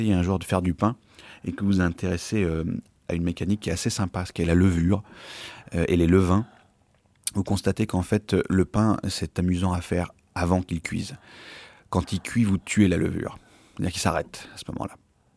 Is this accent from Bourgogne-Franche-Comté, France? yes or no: no; Occitanie, France; je viens du Gévaudan. … sont du Gévaudan depuis toujours. Enfin, ça s'appelle la Lozère maintenant, mais c'est le Gévaudan.